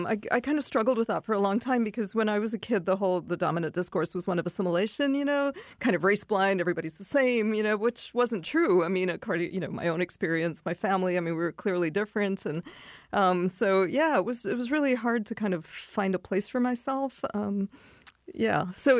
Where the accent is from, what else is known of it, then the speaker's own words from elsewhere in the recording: Canada; also born or lived in India; I was born in India, but my parents moved to the U.S. when I was very young and then to Canada, where I spent most of my childhood.